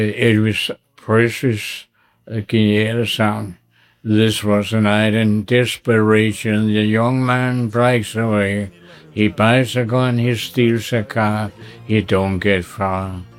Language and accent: Danish; Copenhagen, Capital Region of Denmark, Denmark; Det er derhjemme i Sydhavnen, der var sådan en såkaldte familie.